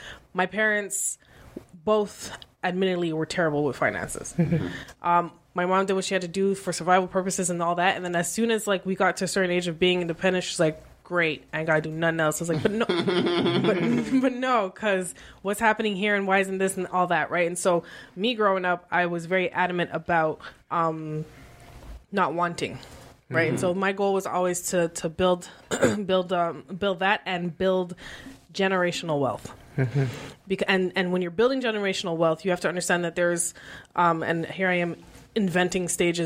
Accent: Canada; I think that's part of being Canadian and as someone who needs healthcare.

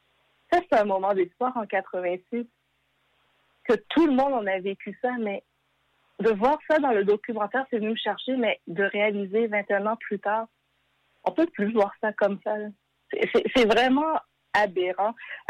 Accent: Quebec, Canada; Je suis dans la fin trentaine, début quarantaine. Oui, je suis une Québécoise, je suis née ici au Québec. Mes parents ont immigré durant les années 70. ici

